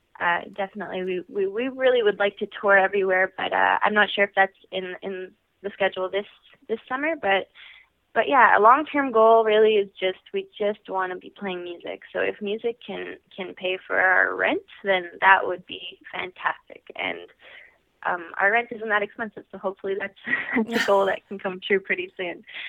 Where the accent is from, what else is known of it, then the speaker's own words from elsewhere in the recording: Montreal, Quebec, Canada; we are from Montreal, which we like because we love our city.